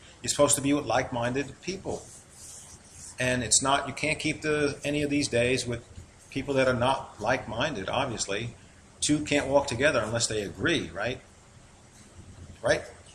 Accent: New York, United States; accent: New York; I speak Hebrew with my New York accent.

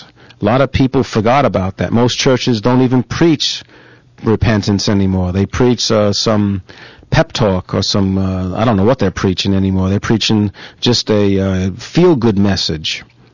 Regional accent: New York, United States; now in Bible Belt; And I live in the Bible Belt at the moment, even though I'm from New York.

